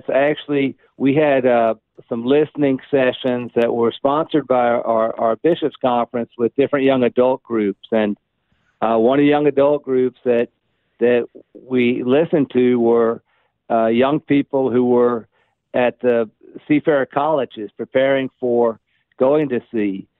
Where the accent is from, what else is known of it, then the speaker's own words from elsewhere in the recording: Texas, United States; Like, I'm from the Gulf Coast of Texas, like Houston, Galveston, Victoria, Corpus Christi, Beaumont.